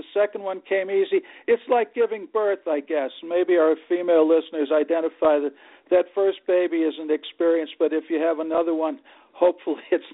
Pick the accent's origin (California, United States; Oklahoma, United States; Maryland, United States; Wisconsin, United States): Wisconsin, United States; Milwaukee; I grew up in Milwaukee, rooting for the Braves